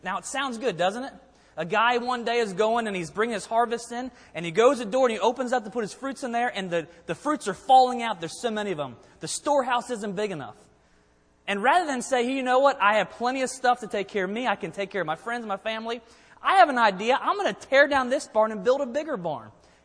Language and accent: English; Maryland, United States; I'm from Maryland, and when I go back to Maryland, it's interesting.